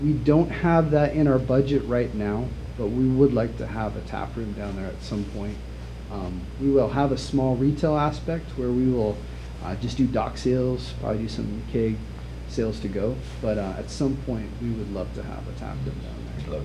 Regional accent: Astoria, Oregon, United States; So, I grew up in Astoria, and fortunately, I went off to college

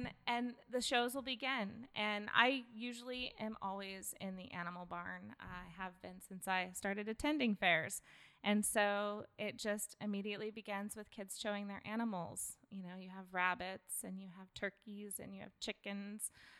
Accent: Oregon, United States; also born or lived in Montana; I grew up in the Willamette Valley near Corvallis and met my husband at Oregon State and he transplanted me. So I call myself an import.

